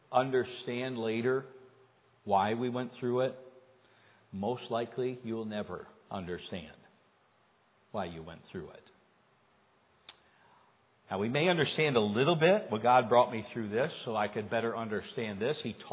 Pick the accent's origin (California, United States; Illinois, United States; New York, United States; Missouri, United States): Illinois, United States; Rochelle; She lived actually halfway between here and where we grew up in Rochelle